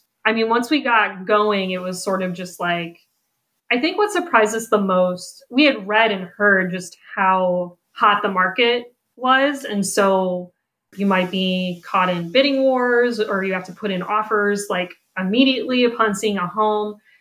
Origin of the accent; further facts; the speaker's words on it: Ohio, United States; We've both were born and raised in Northeast Ohio, and we're probably about half an hour away from where we grew up.